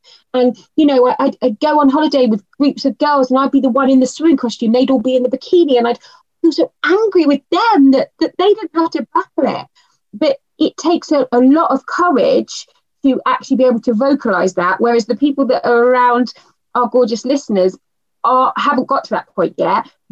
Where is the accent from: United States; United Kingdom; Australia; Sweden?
United Kingdom; Because I think what we do, we're very British, aren't we? We've got that stiff upper lip, we'll take too many things and then we'll explode.